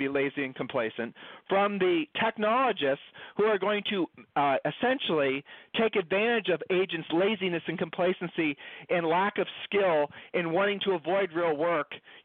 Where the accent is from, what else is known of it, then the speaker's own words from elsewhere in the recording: Ohio, United States; Julie and I moved. We're from Ohio. We've lived all over the country.